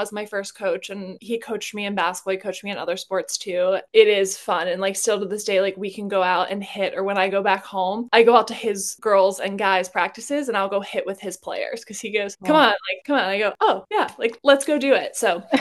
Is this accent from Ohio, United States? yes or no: yes; Ohio, United States; And so I grew up playing in Northeastern Ohio.